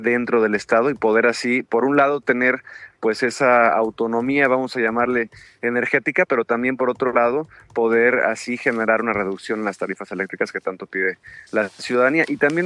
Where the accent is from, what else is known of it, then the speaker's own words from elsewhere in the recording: Mexico; hay que unirnos como mexicanos.